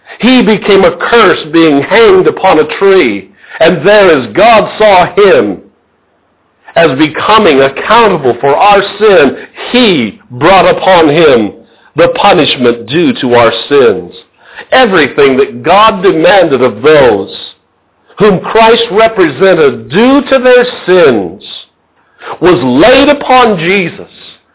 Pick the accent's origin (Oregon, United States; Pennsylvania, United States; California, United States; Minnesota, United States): Pennsylvania, United States; Carlisle; When I'm in my hometown of Carlisle, Pennsylvania, I like to go to Gold's Gymnasium and work out.